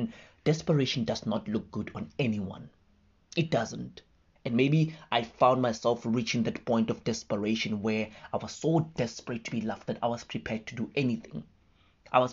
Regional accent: Mahikeng, North West, South Africa; now in Cape Town, South Africa; I'm originally from Mahikeng in the Northwest and currently reside in Cape Town.

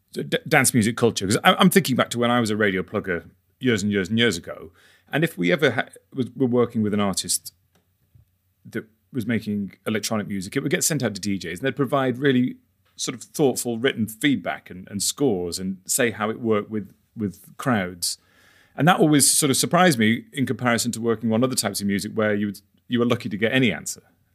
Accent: Stoke-on-Trent, West Midlands, United Kingdom; from my hometown of Stoke-on-Trent

